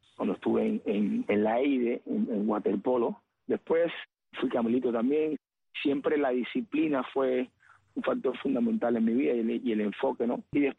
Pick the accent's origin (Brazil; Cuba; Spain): Cuba; moved away as an adult; also born or lived in Paris; yo llegué pensando como buen cubano